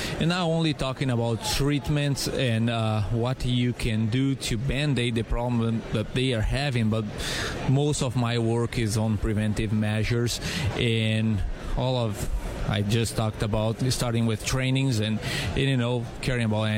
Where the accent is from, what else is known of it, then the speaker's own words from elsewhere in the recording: Brazil; also born or lived in Wisconsin, United States; when people ask me, I normally say that Wisconsin is my home state in the U.S., even though I'm from Brazil, Wisconsin is home for me.